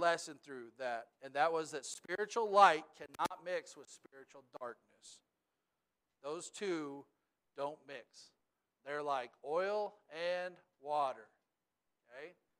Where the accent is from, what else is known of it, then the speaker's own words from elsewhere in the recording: Texas, United States; I'm from the Panhandle of Texas. Anybody ever heard of a tumbleweed?